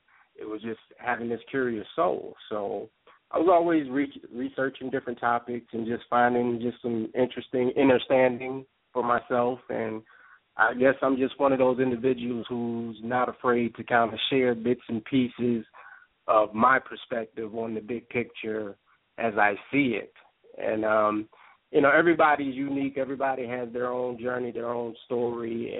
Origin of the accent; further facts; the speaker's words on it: Norfolk, Virginia, United States; I'm originally from there. I can't speak for her, but yeah, it's the hometown, the Hampton Roads area.